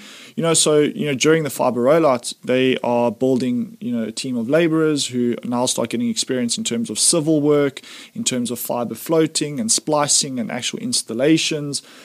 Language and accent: English; Johannesburg, Gauteng, South Africa; We're from Joburg. We like to think we know everything, but we don't always